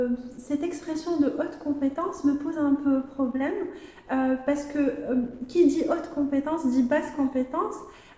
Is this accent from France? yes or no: no; Morocco; je suis marocaine et je suis en première année de thèse